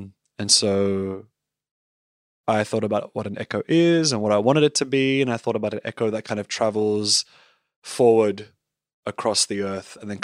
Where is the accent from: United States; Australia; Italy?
Australia; accent: Aussie; My accent was still mostly Aussie and they didn't really get it.